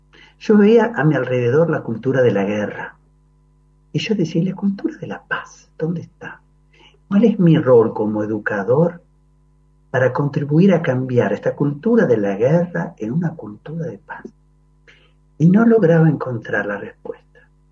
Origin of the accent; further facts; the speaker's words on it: Canelones, Uruguay; moved away; yo soy de Canelones, en una ciudad de 20.000 habitantes